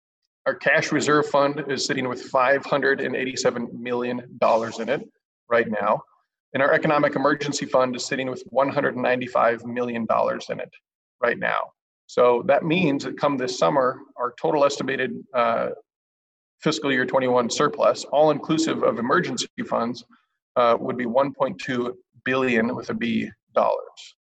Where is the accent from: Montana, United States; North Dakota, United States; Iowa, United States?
Iowa, United States; I grew up in Northeast Iowa, and I remember the feeling of a new business opening up.